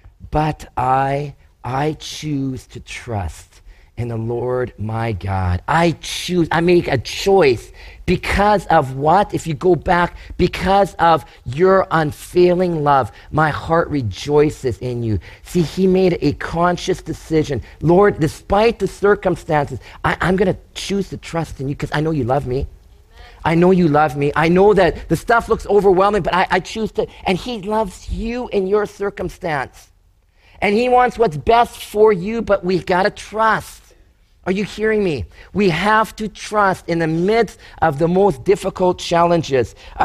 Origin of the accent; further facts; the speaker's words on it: Chilliwack, British Columbia, Canada; But we had, when we grew up in Chilliwack, there was a family that used to eat this like an apple, okay?